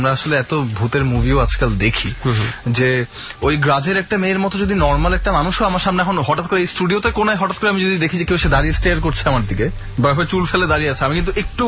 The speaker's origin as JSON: {"language": "Bangla", "town": "Dhaka", "region": "Dhaka Division", "country": "Bangladesh", "said": "আমি ঢাকাইয়া এবং আমার নানু বাড়ি এবং দাদু বাড়ি দুটাই ঢাকায়, এবং বিশেষ করে নানু বাড়িটা হচ্ছে পুরান ঢাকায়"}